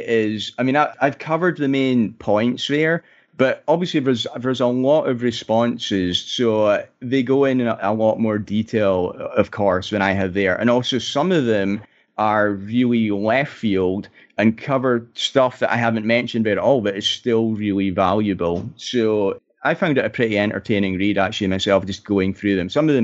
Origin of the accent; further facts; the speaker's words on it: Aberdeen, Scotland, United Kingdom; And because I'm from Aberdeen, we'll work in oil and gas there.